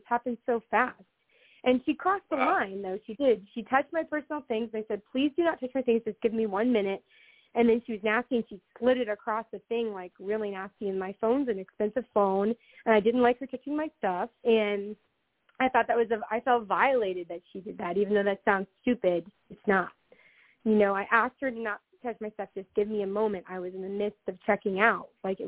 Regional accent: Miami, Florida, United States; and I probably shouldn't have said that, but no, I'm from Miami, and my husband constantly says, oh, you're being too Miami right now.

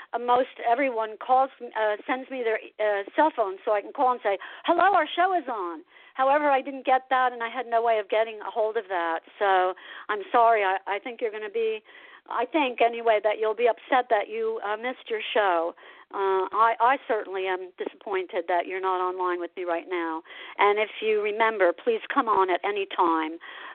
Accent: Asbury Park, New Jersey, United States; even though I grew up in Asbury Park, so shame on moi

